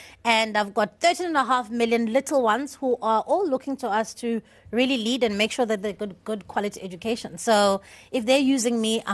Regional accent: South Africa; first language Xhosa; English is a second language; So then when I went to the white school, when I really needed to start grade one, I get there, and I couldn't speak English at all, not a word, not

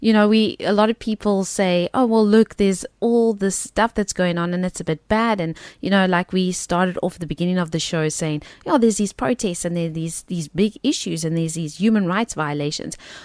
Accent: South Africa; I know for me as a South African, we can get a bit down about the things that are happening in our own country

